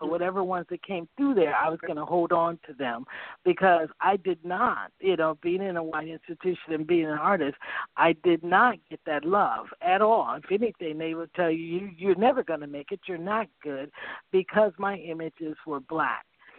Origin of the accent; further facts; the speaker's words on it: Jackson, Michigan, United States; born there; also born or lived in Phoenix; I lived in Phoenix. I was born in Michigan, in Jackson, Michigan, and went to school in Detroit.